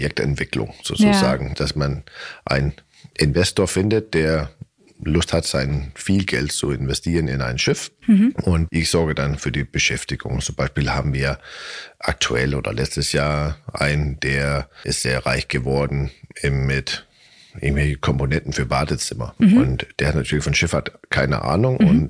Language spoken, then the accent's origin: German; Denmark; Das war, als ich in Dänemark, also ich komme aus Dänemark, auf der Handelsschule war